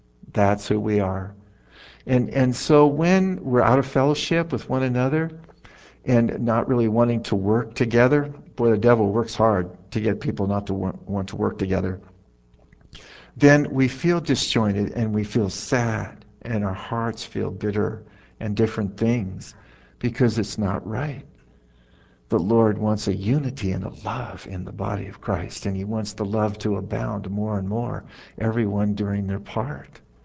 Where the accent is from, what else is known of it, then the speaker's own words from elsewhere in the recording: California, United States; And he's preaching in Philadelphia, and I'm from California.